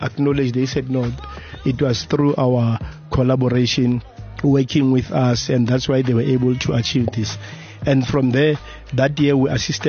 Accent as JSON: {"language": "English", "town": "Tembisa", "region": "Gauteng", "country": "South Africa", "said": "Because I'm coming from Tembisa, I'll adopt Tembisa High, and then we'll also adopt Katleung High."}